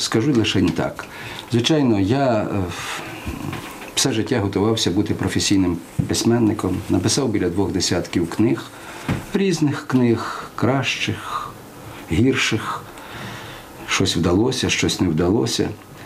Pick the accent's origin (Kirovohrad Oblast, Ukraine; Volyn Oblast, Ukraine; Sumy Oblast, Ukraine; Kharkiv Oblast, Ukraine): Kirovohrad Oblast, Ukraine; Svitlovodsk; загинув депутат у моєму рідному Світловодському